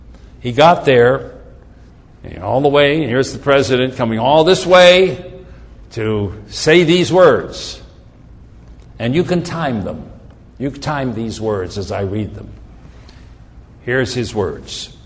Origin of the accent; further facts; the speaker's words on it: Pennsylvania, United States; traveled to a little town in my home state called Gettysburg.